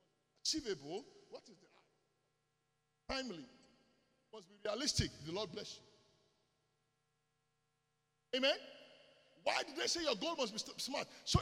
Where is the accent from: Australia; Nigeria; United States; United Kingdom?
Nigeria; They say something back where we grew up in Nigeria.